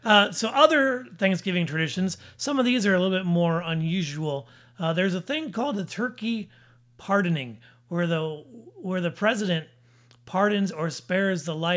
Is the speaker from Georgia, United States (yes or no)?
no; Detroit, Michigan, United States; I in particular watched the Detroit parade because I was from Detroit.